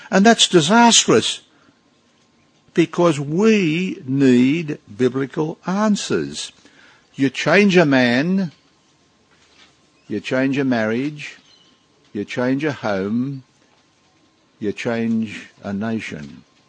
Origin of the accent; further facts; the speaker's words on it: Australia; Now, I think here, although I'm an Aussie male, it's deficient, the Aussie male culture.